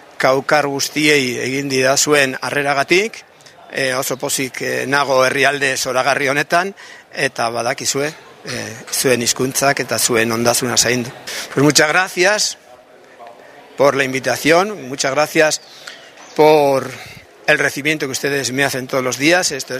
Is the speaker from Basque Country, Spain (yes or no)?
yes; Basque Country, Spain; first language Basque; Spanish is a second language; soy de una comunidad europea que es la del País Vasco. Yo también hablo una lengua muy distinta del castellano, que es mi lengua materna, mi primera lengua, la que me enseñaron en mi familia.